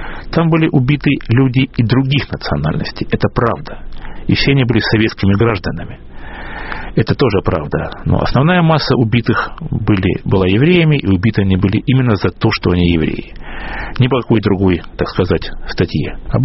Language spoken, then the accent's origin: Russian; Rostov-on-Don, Rostov Oblast, Russia; мой родной город Ростов-на-Дону